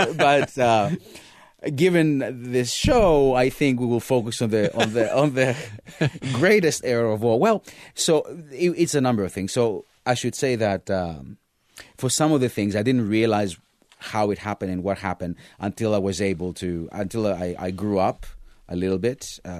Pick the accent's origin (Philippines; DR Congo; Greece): Greece; I grew up in Greece, and I finished high school in Greece.